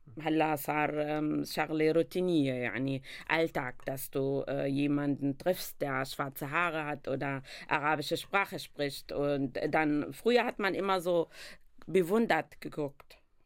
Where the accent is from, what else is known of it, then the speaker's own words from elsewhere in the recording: Syria; moved away as an adult; now in Germany; أنا شخصيا سورية الأصل، ولكن من أكثر من 20 سنة هنا في ألمانيا